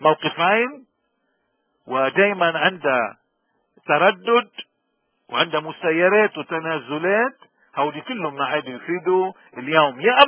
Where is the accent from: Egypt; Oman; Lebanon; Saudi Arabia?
Lebanon; ونحن كلبنانيين، نحن كلبنانيين اليوم مهم كتير أنه ناخد مواقف